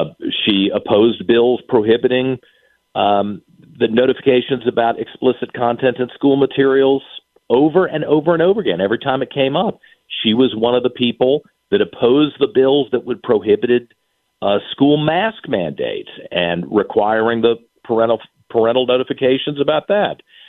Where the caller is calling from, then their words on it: Henrico County, Virginia, United States; I'm calling you from Henrico County for once. I slept in my own bed last night and was up working at my own desk this morning